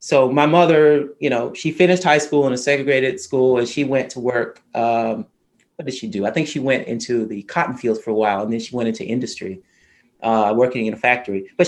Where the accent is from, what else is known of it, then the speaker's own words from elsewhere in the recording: American South, United States; So I'm culturally Christian. I grew up in the American South, and most Black people in American South are very religious.